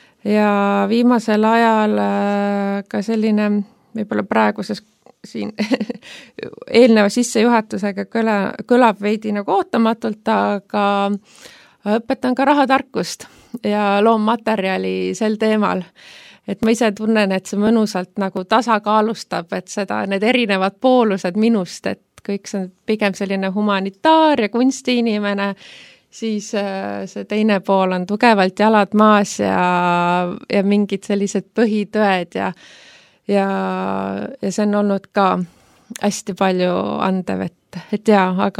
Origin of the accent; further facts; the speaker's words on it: Saare County, Estonia; Ja muidu ma olen pärit Saaremaalt